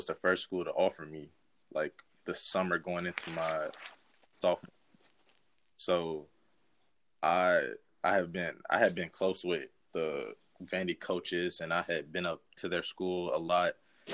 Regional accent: Ohio, United States; And I'm originally from Ohio, so – being in the North and playing in the Big Ten wasn't a problem for me.

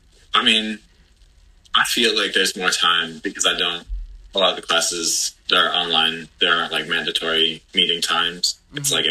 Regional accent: Rochester, New York, United States; So I came home from Brooklyn. Back to here in Rochester, and I mean it's kind of nice to be back with family.

